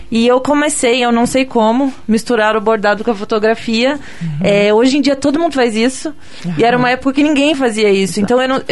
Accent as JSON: {"language": "Portuguese", "town": "Jacarezinho", "region": "Paraná", "country": "Brazil", "said": "Eu sou do interior do Paraná, de uma cidade que se chama Jacarezinho."}